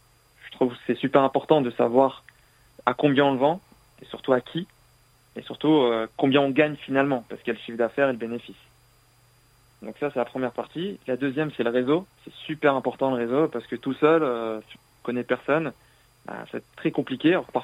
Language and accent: French; Lille, Hauts-de-France, France; now in Marseille, France; j'ai grandi à Lille, dans le nord de la France. Et entre deux, j'ai voulu changer de ville. J'arrive à Marseille